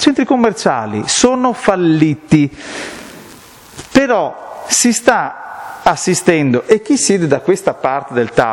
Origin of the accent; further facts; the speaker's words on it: Veneto, Italy; sono veneto ma sono lampedusiano